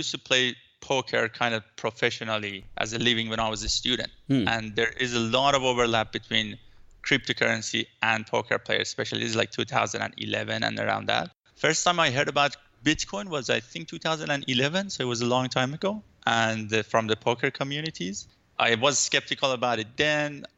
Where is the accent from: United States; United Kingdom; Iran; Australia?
Iran; now in Vancouver, Canada; I'm from Vancouver, but I mean, I'm living in Vancouver, but I'm originally from Iran.